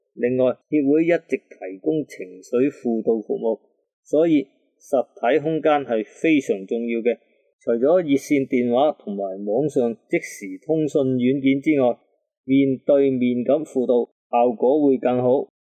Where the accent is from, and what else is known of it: Hong Kong